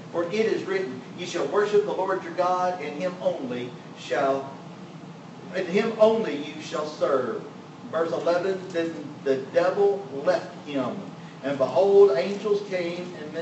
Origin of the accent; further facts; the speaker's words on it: Louisiana, United States; Folks, I grew up in South Louisiana. If you're Cajun, if there ain't onions in it, you ain't eating.